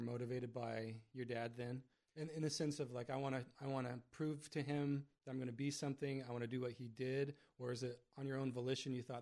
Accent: Willcox, Arizona, United States; I grew up down in Wilcox, so not too far from Douglas.

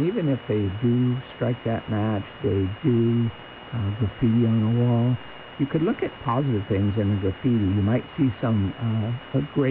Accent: Yuma, Arizona, United States; Being born and raised in Yuma, I have lots of friends who now have kids and grandkids

